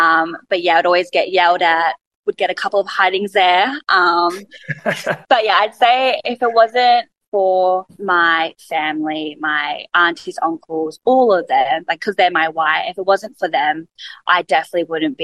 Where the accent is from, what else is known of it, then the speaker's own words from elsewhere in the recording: Manly, New South Wales, Australia; So I grew up in Manly, so on the Northern Beaches, and my upbringing was really like family orientated, very sporty.